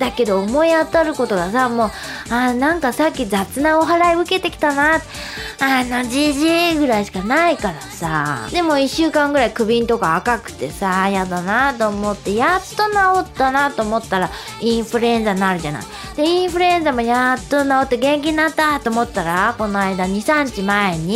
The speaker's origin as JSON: {"language": "Japanese", "region": "Aichi", "country": "Japan", "tie": "born or raised there", "said": "愛知県から来てくれてる。私の出身地じゃないの"}